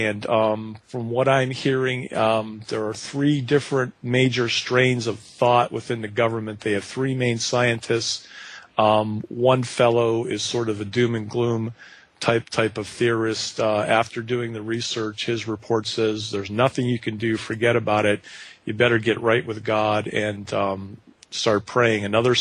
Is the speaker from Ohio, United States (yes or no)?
yes; Columbus, Ohio, United States; I'm from Columbus, Ohio, involved with the Tea Party and such